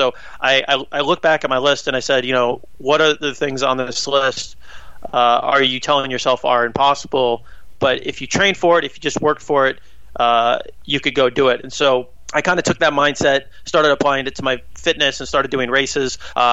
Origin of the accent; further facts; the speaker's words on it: Chicago, Illinois, United States; relaunched it with Chicago back, which is my hometown